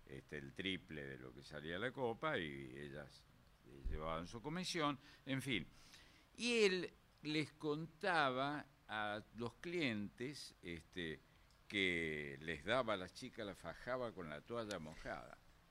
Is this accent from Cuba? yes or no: no; Córdoba, Argentina; yo soy de Córdoba.